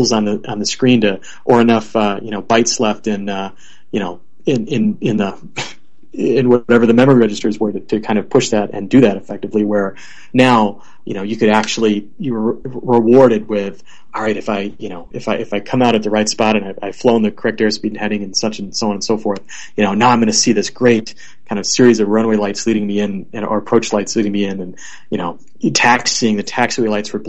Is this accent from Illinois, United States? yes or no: yes; Chicago, Illinois, United States; I'm actually from the Chicago area.